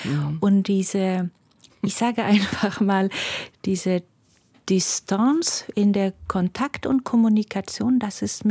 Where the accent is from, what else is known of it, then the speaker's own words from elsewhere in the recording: Mazar-i-Sharif, Balkh, Afghanistan; German is a second language; Also meine Mutter ist aus Kabul, mein Vater ist aus Herat, und wir sind in Mazar-i-Sharif aufgewachsen. Und es war eine Stadt, ich würde von heutigen Zeit sagen, Vielfalt. Mhm. Wir hatten verschiedene Kulturen da, in der Schule waren verschiedene Sprachen.